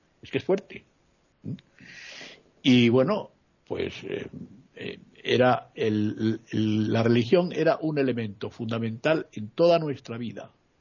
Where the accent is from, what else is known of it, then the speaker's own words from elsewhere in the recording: Madrid, Community of Madrid, Spain; A mí me tuvo 11 años fuera de mi pueblo, yo soy de Madrid, y estuve 11 años fuera de mi pueblo.